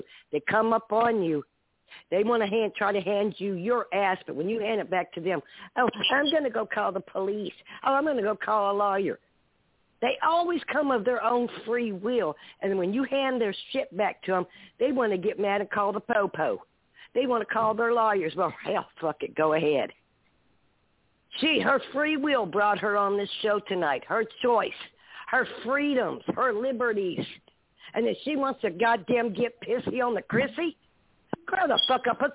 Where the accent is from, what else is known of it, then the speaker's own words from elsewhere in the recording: Oklahoma, United States; Well, I talk that way too because, you know, I grew up in Oklahoma.